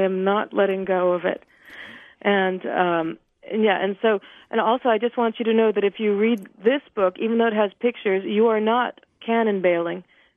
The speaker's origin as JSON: {"language": "English", "region": "Midwest", "country": "United States", "tie": "born or raised there", "said": "Well, I grew up in the American Midwest in college towns, and my parents were really young and idealistic and ambitious"}